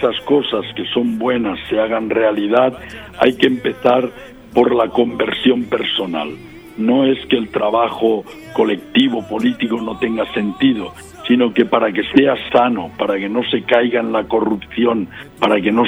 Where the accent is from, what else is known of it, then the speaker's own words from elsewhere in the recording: Paraguay; now in Morocco; Cuando salí de Paraguay y vine a Marruecos